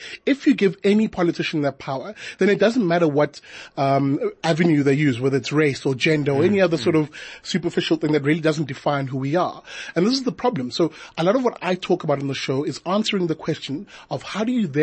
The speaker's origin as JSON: {"language": "English", "town": "Umlazi", "region": "KwaZulu-Natal", "country": "South Africa", "tie": "born or raised there", "said": "So I'm a Zulu boy from KZN. I grew up in a township called Mlazi. I was raised by a single parent, physically handicapped."}